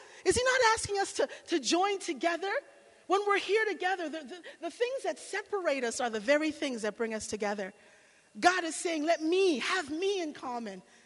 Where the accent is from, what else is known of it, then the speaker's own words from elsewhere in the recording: Jamaica; I'm from Jamaica.